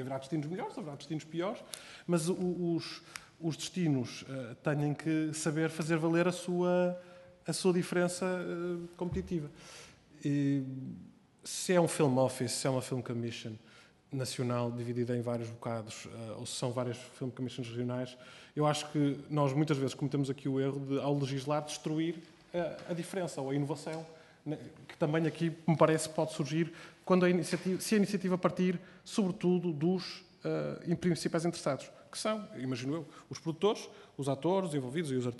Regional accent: Porto, Portugal; Digo eu sou do Porto, portanto falo aqui muito à vontade

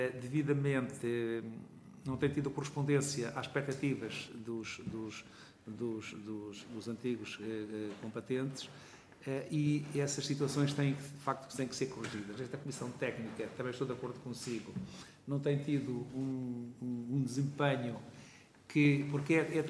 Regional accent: Santarém, Portugal; Eu sou de Santarém

